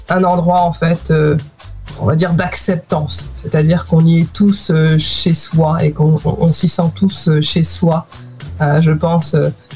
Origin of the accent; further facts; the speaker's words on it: France; now in United Kingdom; c'est vrai que j'ai grandi en France aussi, une partie de ma vie. Et aujourd'hui, je vis au Royaume-Uni depuis plus d'une décennie.